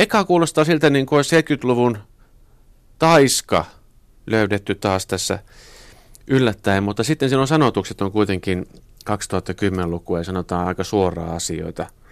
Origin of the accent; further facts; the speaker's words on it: Jyväskylä, Central Finland, Finland; Köhniöön Kypärämäen nurkalta, niin se on mulle arkapaikka.